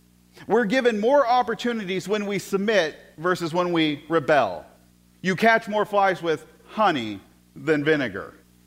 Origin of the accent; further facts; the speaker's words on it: United States; I have the freedom. I'm an American.